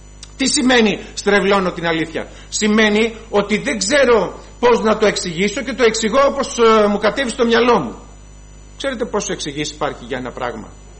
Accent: Chalcis, Central Greece, Greece; Γιατί ξέρετε κι εγώ είμαι από τη Χαλκίδα, από την Εύβοια, όσοι ξέρουν ξέρουν, από την Εύβοια

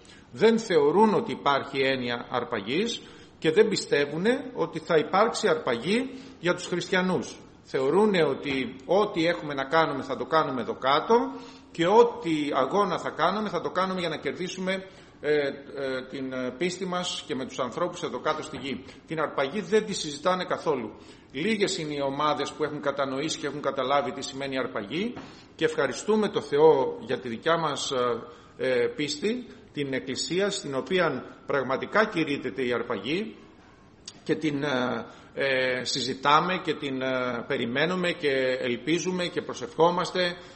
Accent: Greece; εμείς σαν χριστιανοί και ειδικά σαν Έλληνες έχουμε το προνόμιο να διαβάζουμε αυτό το λόγο στα ελληνικά

